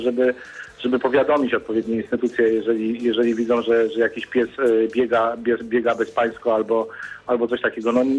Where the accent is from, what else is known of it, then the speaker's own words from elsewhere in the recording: Włocławek, Kuyavian-Pomeranian Voivodeship, Poland; Bo ja też akurat jestem z Włocławka